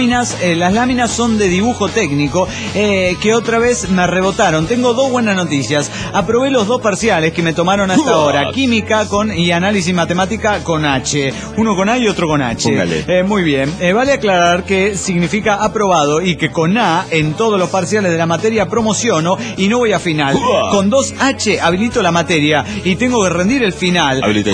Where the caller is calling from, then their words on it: La Paz, Bolivia; de La Paz, Bolivia.